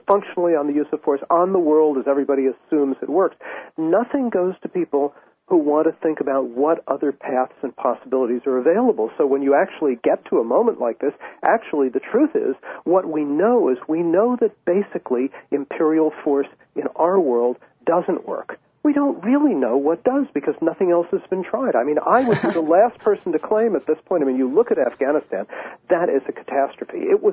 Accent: New York City, New York, United States; If the New York Times, that's my hometown paper

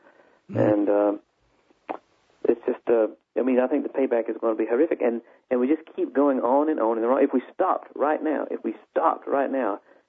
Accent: the South, United States; I mean, you know, I'm from the South.

